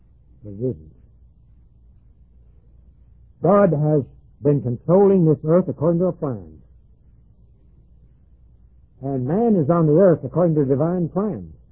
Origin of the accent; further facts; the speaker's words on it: Jacksonville, Florida, United States; born there; Just as much as when I was born in Jacksonville, Florida, in 1912, and took of the human nature through my parents.